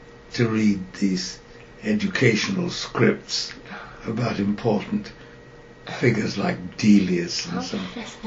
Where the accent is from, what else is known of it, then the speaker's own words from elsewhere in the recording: Liverpool, North West England, United Kingdom; born there; I was born in Liverpool, but I was brought to Cambridge at a few months old in order to be christened in Keys Chapel.